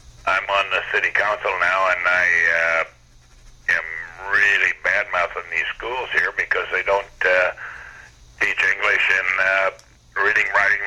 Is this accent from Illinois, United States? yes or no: no; South Dakota, United States; I was born in North Dakota and raised in South Dakota.